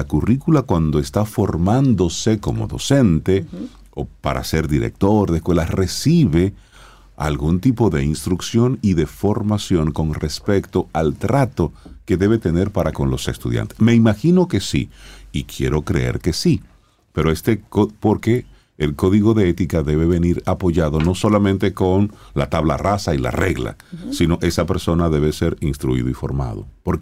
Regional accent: Cibao, Dominican Republic; now in Santo Domingo, Dominican Republic; aunque soy cibaeño y estoy aquí en Santo Domingo, no lo sentí.

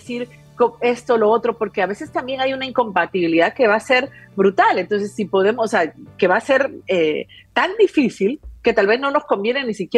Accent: Peru; Ustedes saben que en Perú, de donde soy, se creen mucho los extraterrestres

